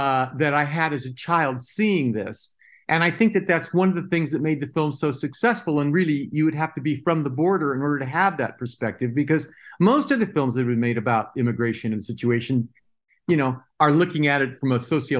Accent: San Diego, California, United States; also born or lived in Tijuana, Mexico; My family, I was born in San Diego, but really I was raised in San Diego and Tijuana.

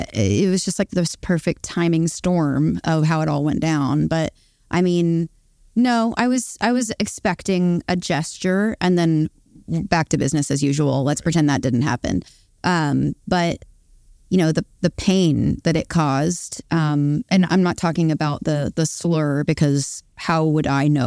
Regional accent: the South, United States; as someone that has grown up listening to, I mean, I'm from the South, like listening to country music, growing up on the women of it particularly.

